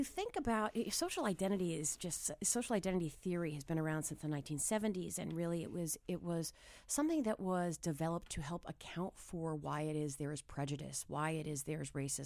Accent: New Hampshire, United States; Like I'm a kid from New Hampshire, so I share a social identity with folks from New Hampshire.

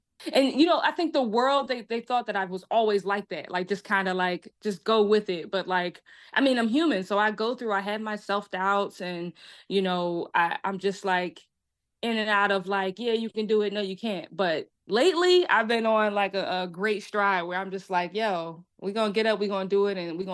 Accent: Philadelphia, Pennsylvania, United States; I love home so much. I still live here. We listen, you know, Philly, we got the grit.

